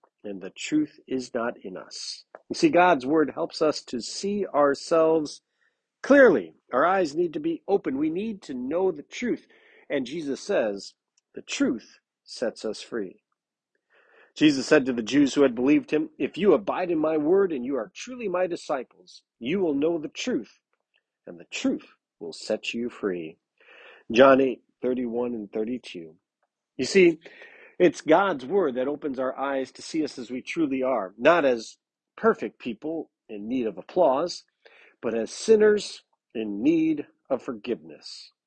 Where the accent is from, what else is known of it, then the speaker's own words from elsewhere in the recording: United States; You know, I'm an American. I live in freedom. I live in the most free country on earth.